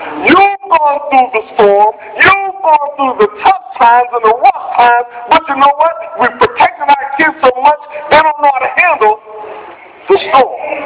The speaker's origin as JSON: {"language": "English", "region": "Florida", "country": "United States", "said": "I'm from Florida, see, and we get these little things, these little storms called hurricanes."}